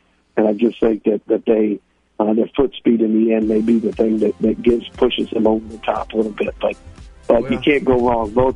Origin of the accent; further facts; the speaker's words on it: Midwest, United States; Growing up in the Midwest, people that I always looked up to and doing it the right way.